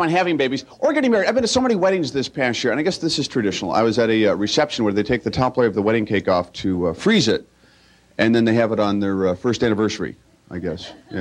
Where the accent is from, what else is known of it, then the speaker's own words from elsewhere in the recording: Ireland; So I run into the beer tent, you know, because I'm Irish, and people expect that of me, apparently.